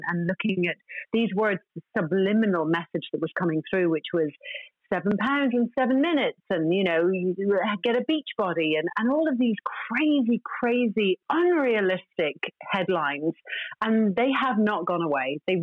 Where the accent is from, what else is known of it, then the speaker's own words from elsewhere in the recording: Ireland; I'm Irish.